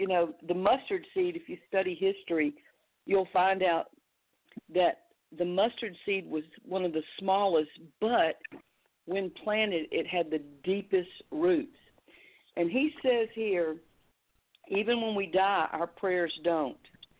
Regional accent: Mobile, Alabama, United States; I'm from Mobile, Alabama, and we had a farm outside the city.

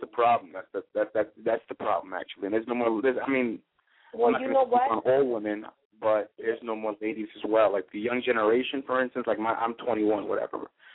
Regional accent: East Harlem, New York, United States; Hi, how are you? … I'm from East Harlem.

